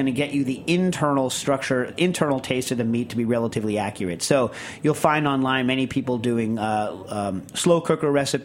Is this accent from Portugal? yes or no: yes; Lisbon, Portugal; English is a second language; from Lisbon, Portugal